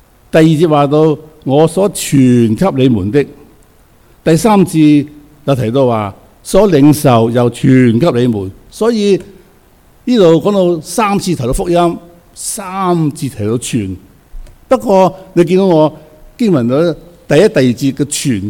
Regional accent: China; 我們中國人呢都有一些傳統的觀念的

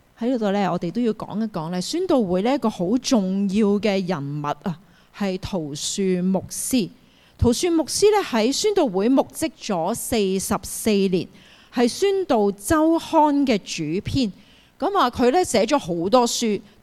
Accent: Hong Kong; 一方面要理解我们是香港人来的，我们是很忙碌的

